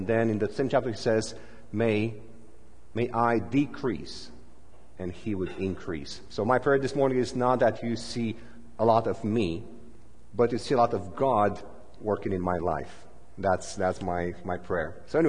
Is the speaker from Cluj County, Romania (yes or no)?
no; Bucharest, Romania; English is a second language; my hometown is Bucharest